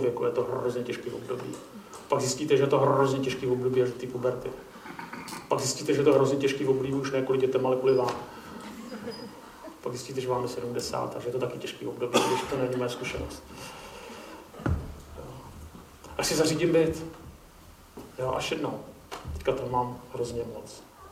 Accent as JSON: {"language": "Czech", "region": "Prague", "country": "Czechia", "said": "Příběhy se mi čtou dobře, protože jsem z Prahy"}